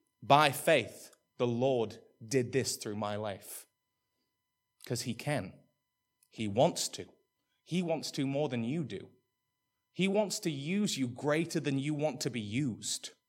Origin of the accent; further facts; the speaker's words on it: England, United Kingdom; again, I'm English, so come in with the attitude of the Englishman with me.